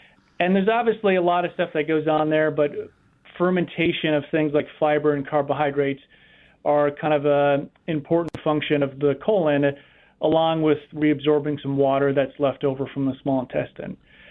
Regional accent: Minnesota, United States; I'm from Minnesota, so I know of the company. I'm actually a native northerner.

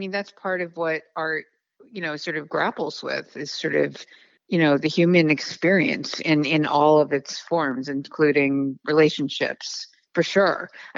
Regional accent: Chicago, Illinois, United States; moved away as an adult; now in New York, United States; I honestly I do think of myself as a Chicagoan, but I've been in New York my entire adult life since I was 18.

